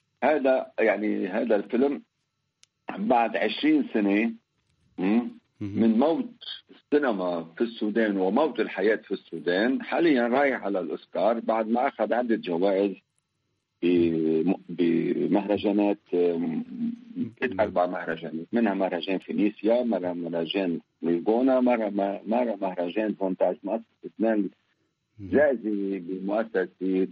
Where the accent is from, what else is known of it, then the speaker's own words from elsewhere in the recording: Lebanon; عندنا بلبنان يعني الدولة ما دعمت